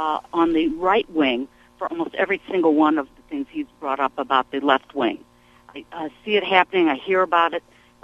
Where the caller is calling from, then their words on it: Chicago, Illinois, United States; I'm calling from Chicago.